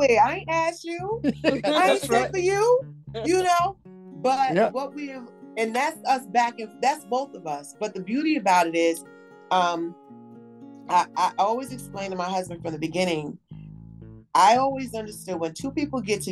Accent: New York, United States; Because I'm from New York and I might know how to walk the concrete ground a little bit more than anybody else

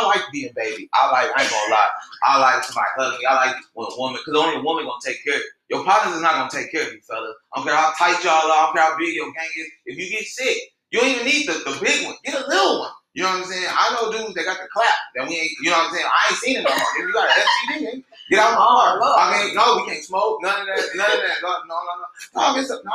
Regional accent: California, United States; it was just pretty much the same things you always hear about Southern Cali growing up.

